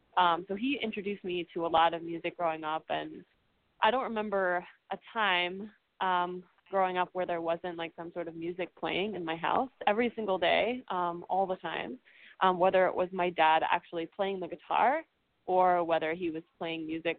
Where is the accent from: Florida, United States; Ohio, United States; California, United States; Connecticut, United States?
Connecticut, United States; born there; also born or lived in London; because I was born in Connecticut. A lot of my base is in Connecticut and New York